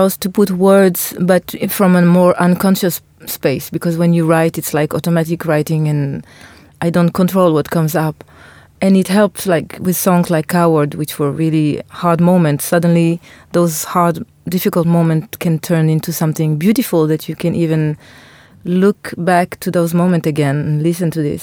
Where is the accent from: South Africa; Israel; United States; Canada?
Israel; English is a second language; Maybe because I was raised in Israel and I felt I wanted to travel.